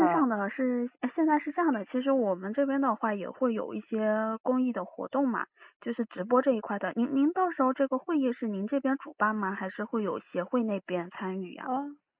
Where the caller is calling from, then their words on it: Shanghai, China; 对，因为我们上海这边也是蛮严重的嘛